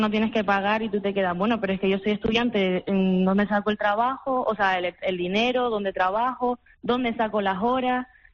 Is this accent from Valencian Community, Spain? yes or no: no; Fuerteventura, Canary Islands, Spain; Que soy de Fuerteventura, entonces si tendría que estar moviéndome a Tenerife cada vez que quiero mirar un piso